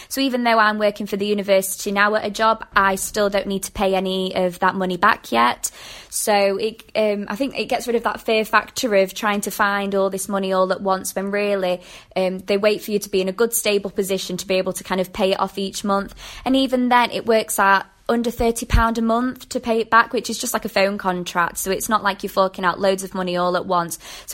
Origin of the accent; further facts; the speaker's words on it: Doncaster, Yorkshire and the Humber, United Kingdom; I'm from Doncaster originally, so I did kind of know Leeds before.